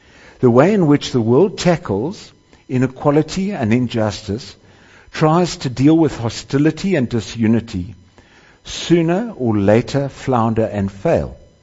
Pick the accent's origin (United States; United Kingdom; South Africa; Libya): South Africa; That's how we felt when we rejoiced as a South African in our transition from apartheid to democracy in 1994.